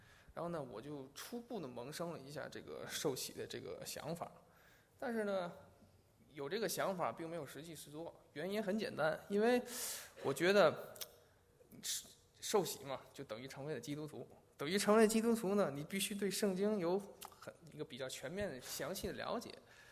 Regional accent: Tianjin, China; 我是天津人，然后因为出生在大城市嘛，然后从小也接受的这个传统这种无神论教育，

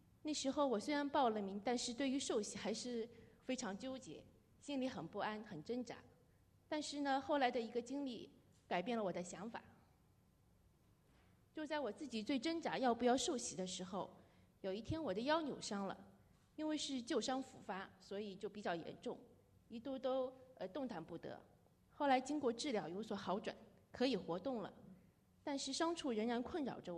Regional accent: China; 我在大陆长大，我在学校里的教育都是无神论

